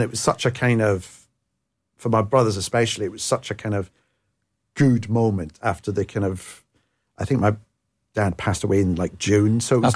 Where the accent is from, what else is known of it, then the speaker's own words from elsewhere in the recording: Scotland, United Kingdom; being Scottish, I will be Scottish and Italian, you know, I've got the best of both.